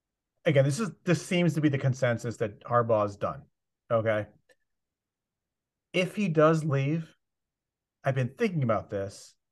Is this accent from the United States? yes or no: yes; Midwest, United States; Again, I grew up in the Midwest. And, of course, I was raised on the Big Ten and Ohio State football.